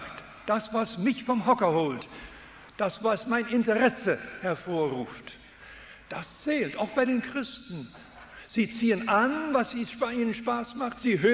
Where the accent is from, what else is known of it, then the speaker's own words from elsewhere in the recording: Switzerland; accent: Swiss German; now in Canada; Ich komme aus der Schweiz, heute aus Kanada, aber ich spreche immer noch manchmal Schweizerisch. Dort sagt man parkiert.